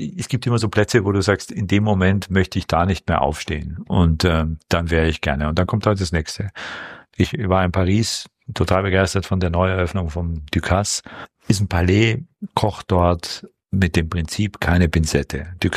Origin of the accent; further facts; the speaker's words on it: Vienna, Austria; Also bin ja in Hitzing aufgewachsen in Wien. Und dann bin ich so langsam weggegangen zum Studieren